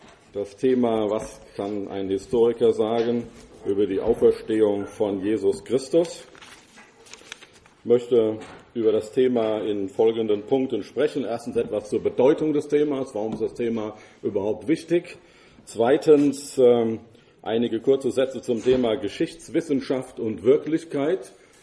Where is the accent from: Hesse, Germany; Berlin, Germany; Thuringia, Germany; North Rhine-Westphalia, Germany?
Hesse, Germany; Ich muss einfach als Hesse, je nachdem aus welcher Gegend ich komme, versuchen, die Zischlaute zu vermeiden. Ich habe dann zunächst in Gießen studiert, aber dann hauptsächlich in München